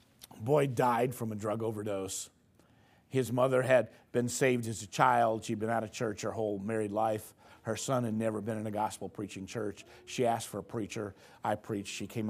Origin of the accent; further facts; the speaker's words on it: Indianapolis, Indiana, United States; he's from, grew up in the same town I grew up in Indianapolis, in the same neighborhood I grew up in.